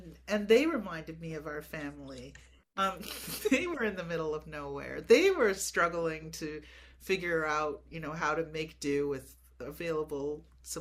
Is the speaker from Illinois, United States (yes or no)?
no; Appleton, Wisconsin, United States; I'm from Appleton, Wisconsin, and Edna Ferber is from Appleton, Wisconsin.